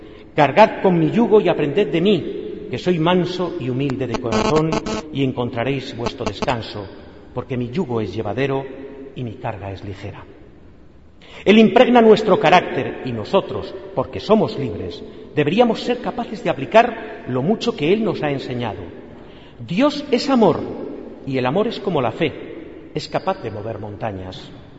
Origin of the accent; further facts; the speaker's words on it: Zamora, Castile and León, Spain; la Semana Santa de mi tierra, Zamora